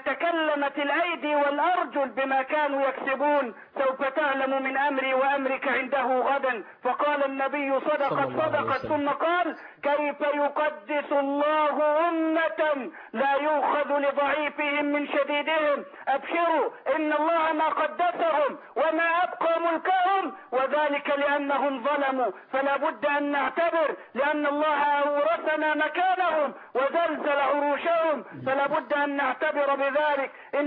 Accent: Port Said, Port Said Governorate, Egypt; بقولها لك أنا من بورسعيد

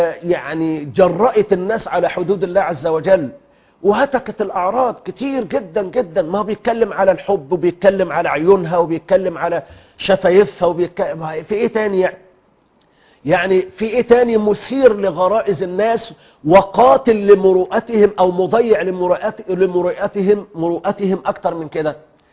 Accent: Egypt; الحمد لله احنا انعم الله عز وجل علينا في بلدنا مصر،

